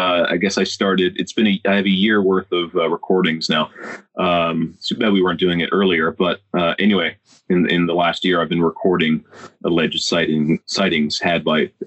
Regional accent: Carbonear, Newfoundland and Labrador, Canada; I'm from Newfoundland, the east coast of Canada, and the town Carbonear, it's an old historic town, a lot of ghost stories there as well.

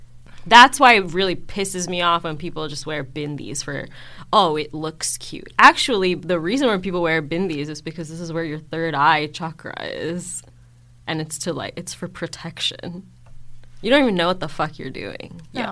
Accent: Singapore; first language English; also born or lived in Chennai, India; I'm from Chennai. And I grew up in Singapore, and I, like, have been to university in America.

